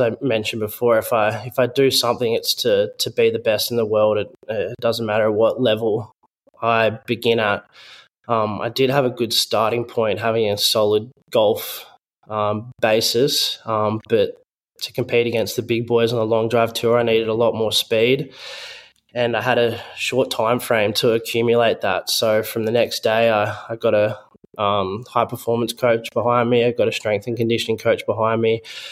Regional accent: Gold Coast, Queensland, Australia; So I got pushed into my first amateur event, which was in my hometown on the Gold Coast.

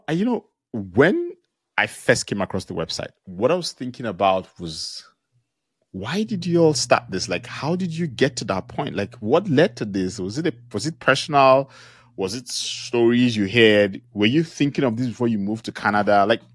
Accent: Nigeria; I grew up in Nigeria, we speak primarily English in Nigeria

